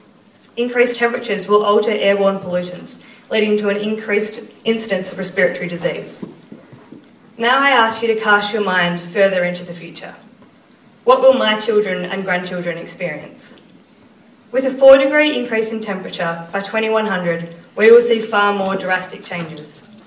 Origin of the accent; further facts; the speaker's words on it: Anglesea, Victoria, Australia; However, I am here to talk to you today about the Anglesey of 2050 and beyond. What will happen to my hometown, to the people and places that have played such a significant role in my life and my upbringing?